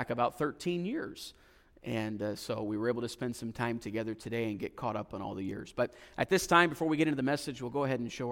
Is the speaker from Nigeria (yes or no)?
no; Vancouver, British Columbia, Canada; now in Jupiter, United States; Growing up, I grew up in British Columbia, Canada, so we're pretty much as far away right now in North America from where I grew up in the Vancouver area